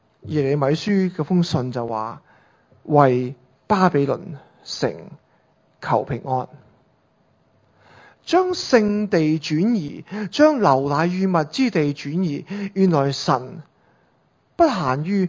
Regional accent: Hong Kong; 我哋香港人就明白。

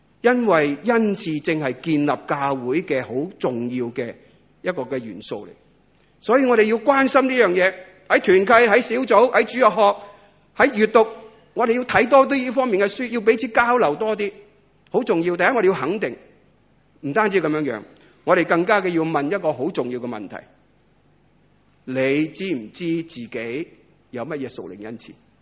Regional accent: China; 正如我哋中国人所讲，系咪又要马而好，又要马而不吃草，系唔得噶嘛？

